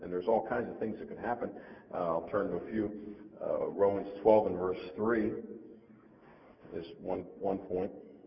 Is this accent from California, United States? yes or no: no; Maryland, United States; also born or lived in Frederick County, Maryland; where I grew up in Baltimore County, Maryland, there were a lot of sinkholes.